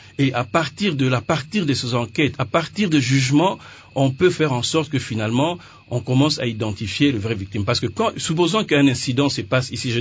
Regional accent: DR Congo; on se connaît, nous, en tant que Congolais

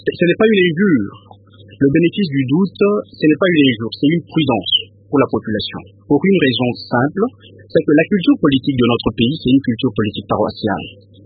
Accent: DR Congo; simplement parce que nous sommes Congolais

